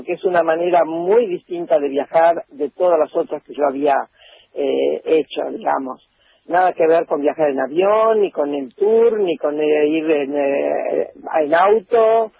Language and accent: Spanish; Buenos Aires, Argentina; now in Tucumán, Argentina; Soy nacido en Buenos Aires, que vivía hasta que me embarqué en esta aventura, en Tucumán.